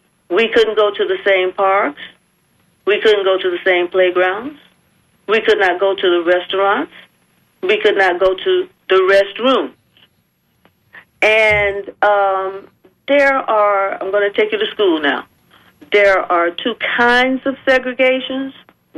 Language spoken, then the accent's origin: English; Tampa, Florida, United States; I was born and raised in the Latin quarters, Ybor City, in Tampa, just before the middle of the 20th century.